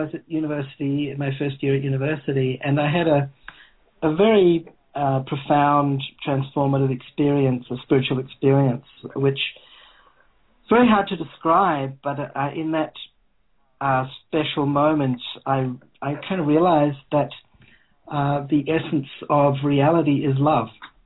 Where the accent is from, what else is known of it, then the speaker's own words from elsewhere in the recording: New Zealand; I grew up in New Zealand, which a lot of people think of as a very, you know, very beautiful country, very kind of natural environment. It's got a low population